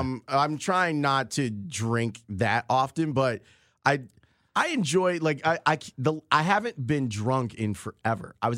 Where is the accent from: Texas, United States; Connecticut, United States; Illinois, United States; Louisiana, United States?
Illinois, United States; Chicago; I'm from the South Side of Chicago.